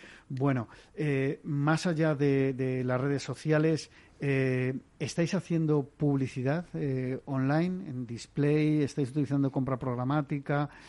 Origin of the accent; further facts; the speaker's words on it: Basque Country, Spain; Bueno, yo soy vasco, pero no hablo euskera. Una palabra por ahí, pero poco más.